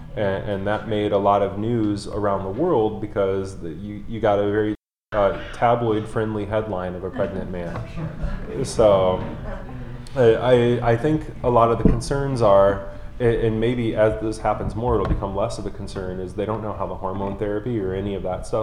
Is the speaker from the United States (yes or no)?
yes; Gary, Indiana, United States; I growing up in Gary, with very limited resources or exposure to a thriving gay community, did not have a matured way of understanding how I fit into that world.